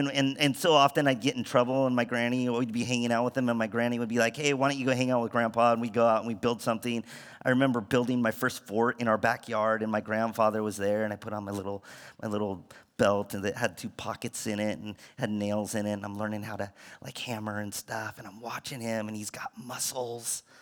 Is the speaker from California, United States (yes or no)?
yes; Bakersfield, California, United States; I grew up in Bakersfield. Grew up in a pretty normal family, and have an amazing family.